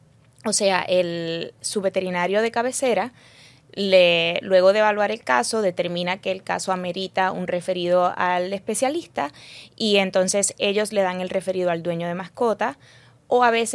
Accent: Puerto Rico; also born or lived in United States; Soy de Puerto Rico, nacida aquí y hice mi bachillerato aquí en la Universidad de Mayagüez.

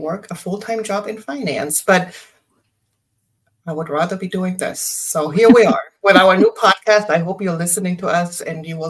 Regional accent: Germany; moved away; I was born and raised in Germany. I have been in this beautiful country for about 25 years.

